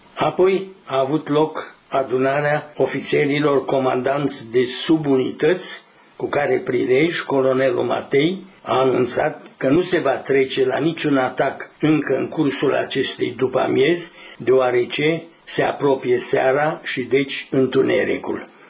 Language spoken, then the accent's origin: Romanian; Transylvania, Romania; am fost trimis și eu din nou acasă, în satul meu din Ardeal, unde eram învățător.